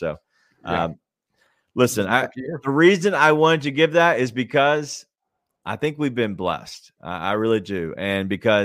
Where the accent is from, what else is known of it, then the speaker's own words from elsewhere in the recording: Memphis, Tennessee, United States; I went to Memphis City Schools. My wife asked me the other day, because I grew up in Fraser